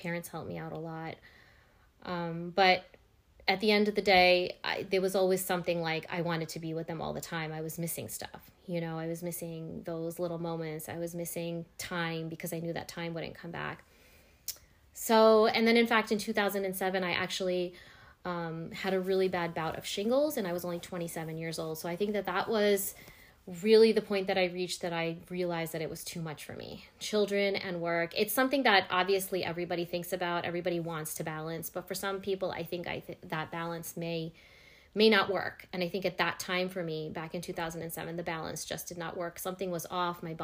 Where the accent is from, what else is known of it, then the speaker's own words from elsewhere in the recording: New York, United States; also born or lived in Canada; I was born in Canada a long time ago. And then I pretty much been in New York my whole life. I was raised in Long Island, and I went to high school over there, and then I also went to college over there.